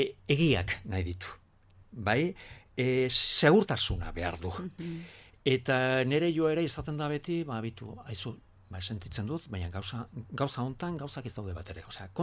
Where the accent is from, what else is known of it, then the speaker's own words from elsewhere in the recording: Pamplona, Navarre, Spain; also born or lived in Tudela / Barcelona; nik nire bizitzako lehen 8 urteak Bartzelonan eman nituen. Bai. Ni hola, Iruñera etorri nintzen 8-9 urte nituela.